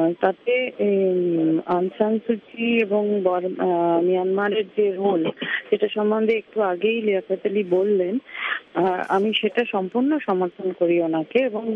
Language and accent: Bangla; India; আমি একজন ভারতীয় সাংবাদিক এবং সেই জায়গা থেকে আমি দিল্লিতে বসে